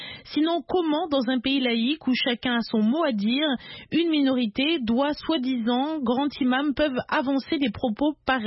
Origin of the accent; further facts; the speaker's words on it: DR Congo; Chez moi, en RDC